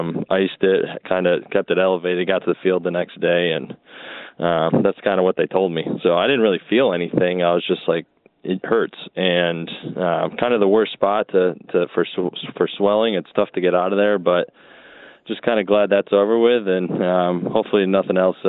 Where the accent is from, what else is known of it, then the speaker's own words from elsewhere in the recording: Syracuse, New York, United States; I grew up in Syracuse, New York, so basketball was big when I was younger.